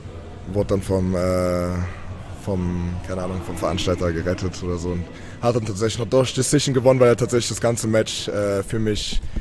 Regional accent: Germany; Deutschland, ich komme aus Deutschland.

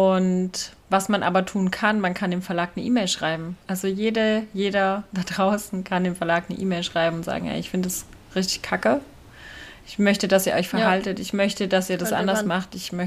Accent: Baden-Württemberg, Germany; Wir kommen ja aus Baden-Württemberg

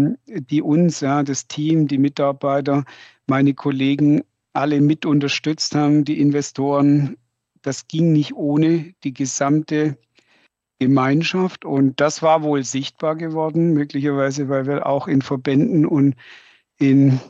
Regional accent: Baden-Württemberg, Germany; ich komme aus Baden-Württemberg, wie man hört, und wir sind ja ein vom Automobil geprägtes und gesegnetes Land.

